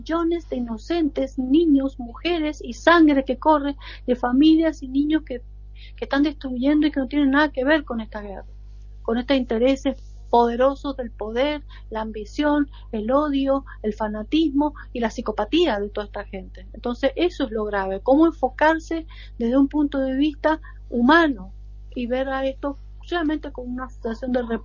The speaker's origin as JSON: {"language": "Spanish", "country": "Argentina", "said": "yo por lo menos como Argentina"}